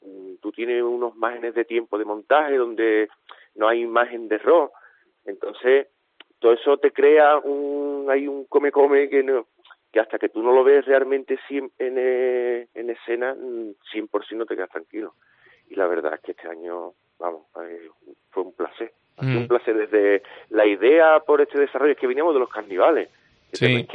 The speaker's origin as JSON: {"language": "Spanish", "town": "Cádiz", "region": "Andalusia", "country": "Spain", "said": "somos todos de Cádiz. Y somos todos los artesanos, somos todos menores de 45, 46 años para abajo."}